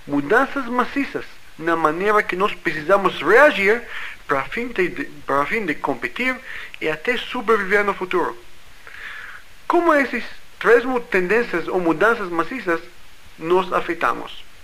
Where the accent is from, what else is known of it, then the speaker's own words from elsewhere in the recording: United States; Portuguese is a second language; now in Brazil; Eu sou americano, estou no Brasil há 4 anos.